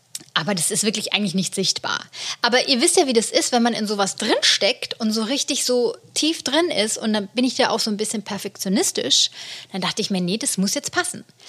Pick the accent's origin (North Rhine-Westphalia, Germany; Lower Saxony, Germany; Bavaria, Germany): Bavaria, Germany; Und ich komme ja aus Bayern.